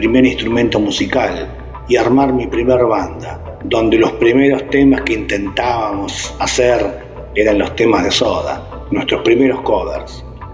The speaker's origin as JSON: {"language": "Spanish", "town": "Mar del Plata", "region": "Buenos Aires Province", "country": "Argentina", "said": "soy de Mar del Plata, Buenos Aires, Argentina."}